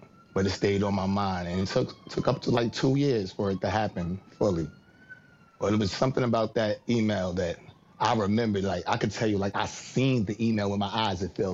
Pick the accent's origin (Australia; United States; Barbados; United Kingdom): United States; Brooklyn, New York; I'm from New York. I'm from Brooklyn. So a lot of times it's like a lot of spiciness, a lot of rough.